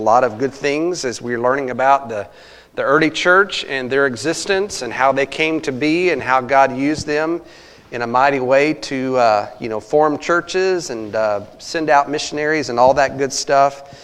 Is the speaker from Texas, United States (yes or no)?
yes; Texas, United States; It was about an hour from my hometown, and it was always in July, and so Texas, it was hotter than the pit of Hades at that time